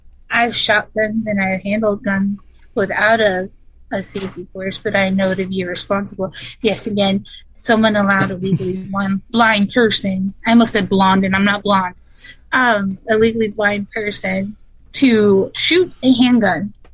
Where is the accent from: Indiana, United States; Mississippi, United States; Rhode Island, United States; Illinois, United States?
Rhode Island, United States; also born or lived in Connecticut / Pennsylvania; because I was born in Connecticut, raised in Rhode Island, and then we moved to Pennsylvania. So I've got a nice hodgepodge of an accent.